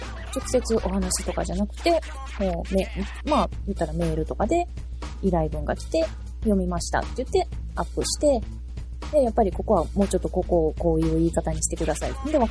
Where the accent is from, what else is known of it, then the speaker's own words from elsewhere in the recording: Kansai, Japan; 私、まあ聞いての通り関西人なので